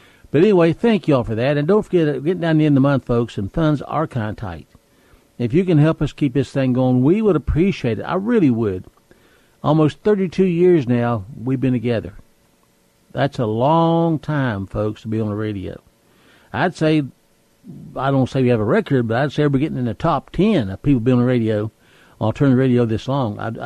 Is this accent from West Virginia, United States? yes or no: yes; West Virginia, United States; And I'm from West Virginia, so that says a lot.